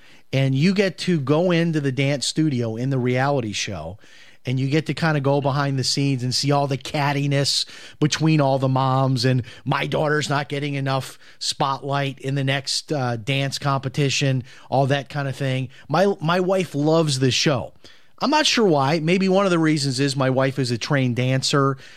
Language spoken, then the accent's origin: English; Chicago, Illinois, United States; when I was a kid growing up in Chicago, I had a high school friend